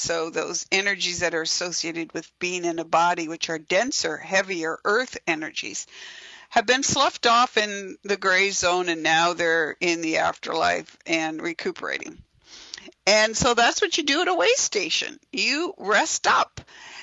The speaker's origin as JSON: {"language": "English", "region": "Oregon", "country": "United States", "tie": "born or raised there", "said": "I grew up in Oregon, so I'm particularly fond of Douglas fir trees."}